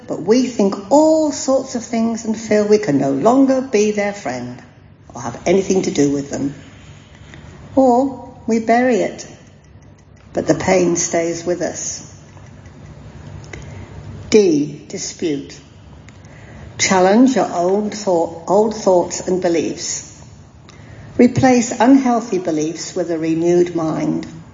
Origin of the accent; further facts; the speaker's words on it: England, United Kingdom; now in Australia; Now, you know I'm a Pom, and so my accent or way of talking comes out with much more direct and with a different pitch than the light tone of my Aussie friends.